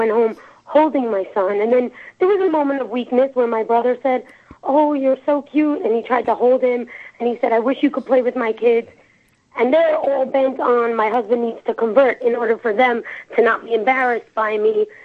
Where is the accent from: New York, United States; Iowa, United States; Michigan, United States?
New York, United States; Crown Heights; What happened is I grew up in Crown Heights, Lubavitch family, Orthodox Jews, and I married someone outside of the faith who is also an African-American.